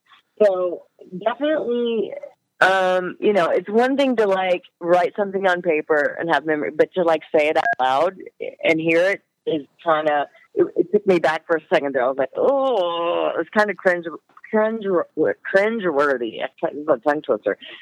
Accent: Louisiana, United States; Hot and sticky. It wasn't so much Louisiana that was traumatizing or that you remember.

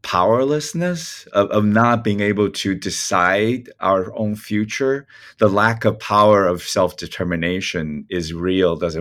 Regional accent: Taiwan; English is a second language; now in United States; I mean, I would say growing up in Taiwan is really interesting. I think at every moment I knew exactly what was going on in the U.S., even before I moved to the U.S.

